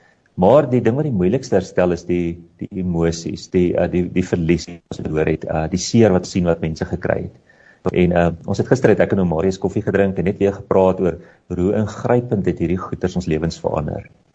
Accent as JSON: {"language": "Afrikaans", "town": "Pretoria", "region": "Gauteng", "country": "South Africa", "tie": "born or raised there", "lives_now": "Potchefstroom, South Africa", "said": "Ek het in Pretoria groot geword"}